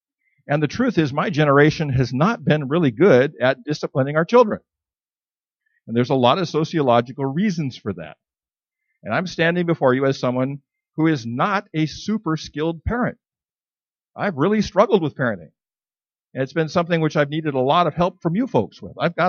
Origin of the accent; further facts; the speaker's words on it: Minnesota, United States; Hockey is something I grew up with in Minnesota.